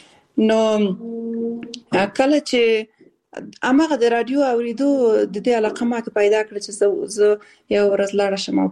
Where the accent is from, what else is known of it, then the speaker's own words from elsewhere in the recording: Balkh, Afghanistan; born there; also born or lived in Khost / Kabul / Kunduz; او زه اصل د خوست ولایت یم خو زیږیدلې په بلخ ولایت کې یم او زده کړې مې په کابل کې او په کندز ولایت کې کړې دي.